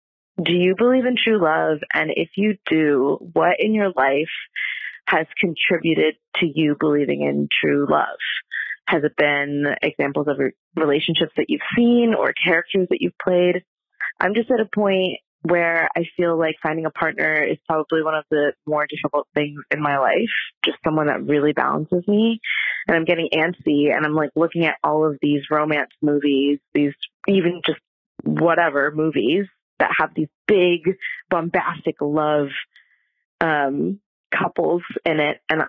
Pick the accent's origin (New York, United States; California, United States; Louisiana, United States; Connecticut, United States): New York, United States; I'm from New York.